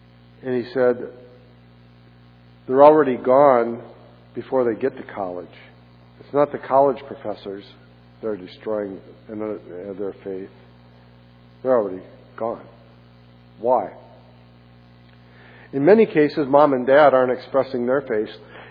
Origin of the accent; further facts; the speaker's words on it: North Dakota, United States; When I was a young man and grew up in my hometown in North Dakota, there were very few people that got divorced.